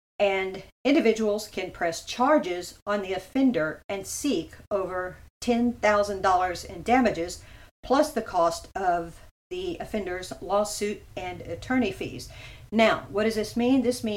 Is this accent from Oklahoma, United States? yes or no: no; Texas, United States; Maggie currently lives in my home state of Texas